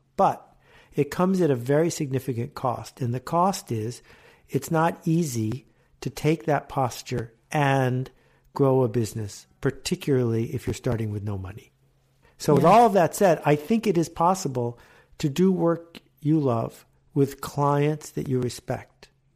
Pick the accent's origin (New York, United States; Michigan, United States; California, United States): New York, United States; Buffalo; also born or lived in Canada; I grew up in Buffalo and in Canada.